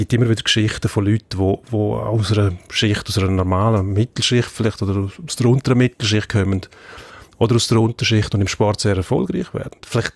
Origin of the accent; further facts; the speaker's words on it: Switzerland; Das sehen wir bei uns in der Schweiz